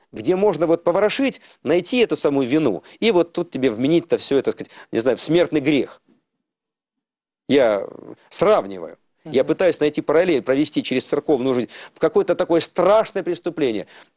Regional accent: Rostov-on-Don, Rostov Oblast, Russia; born there; Я родился в Ростове-на-Дону, у меня казачья кровь во мне течет.

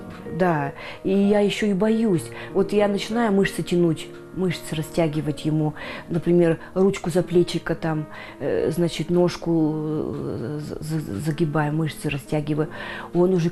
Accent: Kurgan Oblast, Russia; У нас в деревне, я выросла в Курганской области, и у нас вот в деревне

